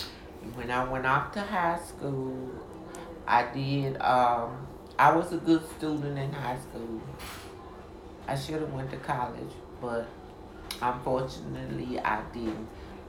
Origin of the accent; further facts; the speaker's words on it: Memphis, Tennessee, United States; I was the youngest of seven kids. I grew up in South Memphis.